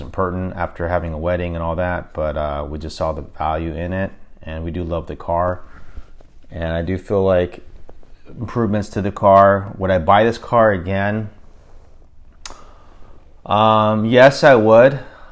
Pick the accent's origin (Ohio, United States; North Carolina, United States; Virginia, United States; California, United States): California, United States; Fremont; I'm from Fremont, California. That's my hometown.